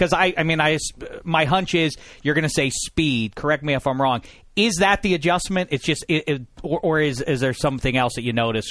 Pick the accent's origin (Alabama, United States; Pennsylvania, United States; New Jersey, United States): Pennsylvania, United States; Pittsburgh; I know, obviously, I was a Cub Scout growing up in Pittsburgh, PA.